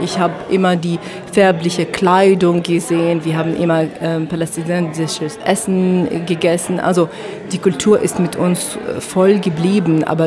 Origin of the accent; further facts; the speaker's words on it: Jordan; mein Vater aus Ramla und meine Mutter aus Gaza. Aber ich bin in Jordanien aufgewachsen.